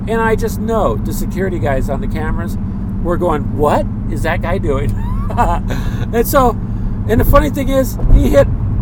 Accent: United States; Sorry, sir, I'm American, so is that miles?

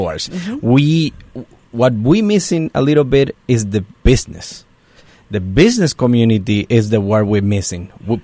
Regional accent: Puerto Rico; now in United States; I'm from Puerto Rico

